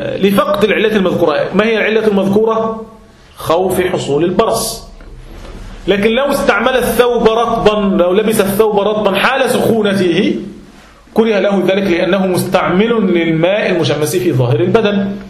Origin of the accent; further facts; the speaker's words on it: Egypt; قديما عندنا في مصر كانوا يأتون بروث البهائم